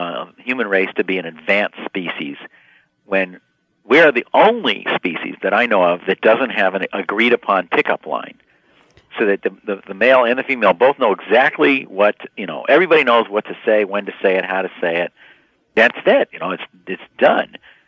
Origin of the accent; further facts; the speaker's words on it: Armonk, New York, United States; when I was a child growing up in Armonk, New York, and we lived in a house in the woods, and it had big picture windows.